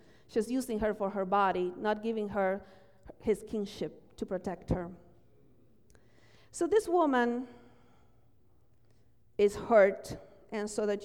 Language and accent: English; Argentina; You know, I come from Argentina.